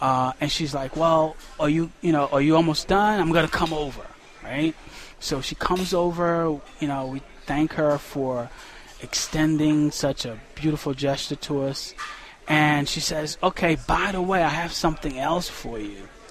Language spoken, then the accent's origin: English; New Jersey, United States; So we told her, New Jersey. We're from New Jersey.